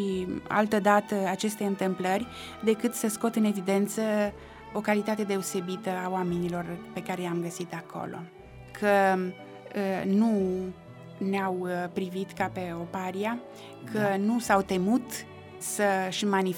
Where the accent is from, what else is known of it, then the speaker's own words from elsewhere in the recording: Bărăgan, Romania; born there; eu nu m-am ferit să spun atunci că m-am născut pe Bărăgan